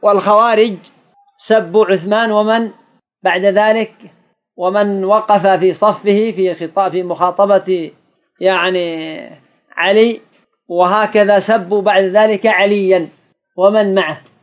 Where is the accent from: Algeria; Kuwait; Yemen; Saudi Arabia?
Yemen; هناك كان عندنا في اليمن